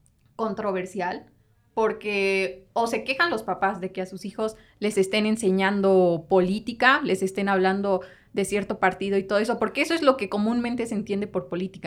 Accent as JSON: {"language": "Spanish", "region": "Veracruz", "country": "Mexico", "said": "yo no soy de aquí de la ciudad, soy de Veracruz."}